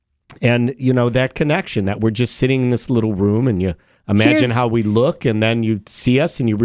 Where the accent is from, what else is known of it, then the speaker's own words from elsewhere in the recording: Chicago, Illinois, United States; There was a jock that I've talked about many times here that I grew up listening to in Chicago, Larry Lujack